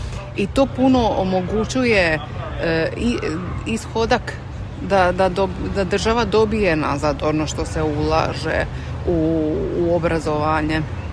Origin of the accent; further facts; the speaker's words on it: Croatia; moved away; možemo mi kao dijaspora Hrvati ili bivše dijaspora Hrvati, kako god se to gleda